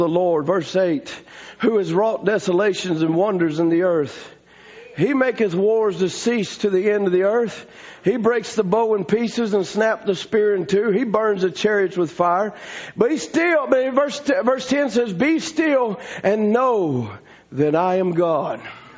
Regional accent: the South, United States; Listen, I'm from the South.

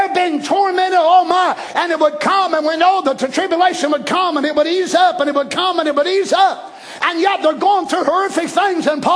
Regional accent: United States; They thought I was a Canadian. Boy, I'm glad I'm an American.

